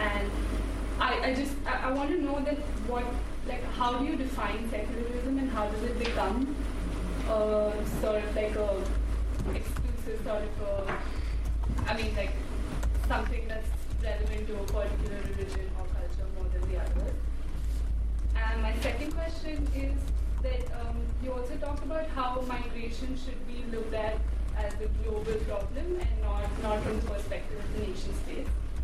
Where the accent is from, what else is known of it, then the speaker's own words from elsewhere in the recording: India; Okay, so I'm from India